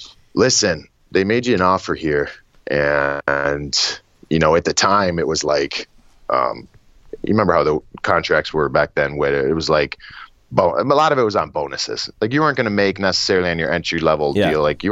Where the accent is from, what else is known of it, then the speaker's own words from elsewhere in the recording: Cleveland, Ohio, United States; I was from born and raised in Cleveland and playing American hockey.